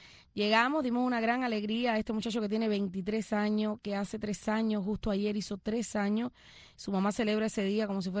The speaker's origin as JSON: {"language": "Spanish", "region": "Ciego de Ávila", "country": "Cuba", "also_born_or_lived": "Boyo Manso", "said": "yo me olvido que yo soy de Ciego de Ávila y recuerdo que nací en Boyo Manso"}